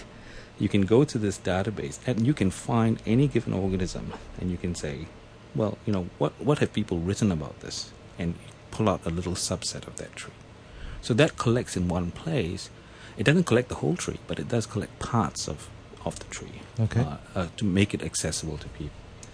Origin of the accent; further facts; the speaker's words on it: New Zealand; I'm from New Zealand originally, and I went back and I was in New Zealand for 10 years